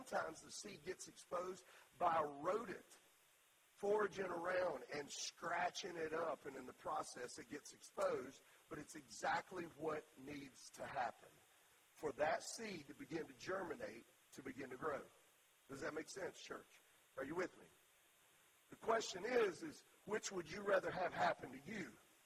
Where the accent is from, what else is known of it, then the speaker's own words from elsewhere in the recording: Orlando, Florida, United States; born there; also born or lived in Melbourne / Kissimmee / St. Cloud; I was born in Orlando. We lived in Melbourne and Kissimmee and St. Cloud.